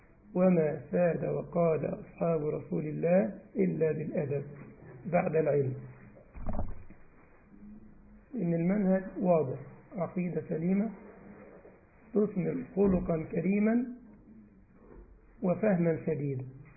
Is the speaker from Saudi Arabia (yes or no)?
no; Egypt; مش نسمع كما يقول عندنا في مصر ودن من طين وودن من عجين